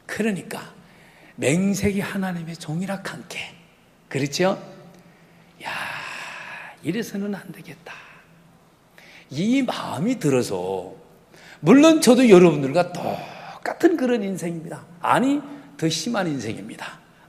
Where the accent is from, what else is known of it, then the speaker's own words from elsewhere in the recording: Chungcheong, South Korea; 제가 이 충청도 사람이라